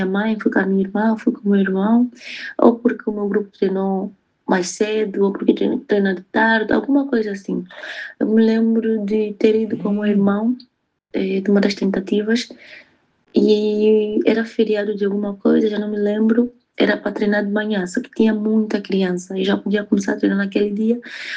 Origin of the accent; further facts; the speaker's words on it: Angola; now in Portugal; tenho 26 anos de idade, sou angolana, jogo lateral esquerda e comecei o meu percurso desportivo no Porto Atlético de Luanda. Eu estou em Portugal há 3 anos.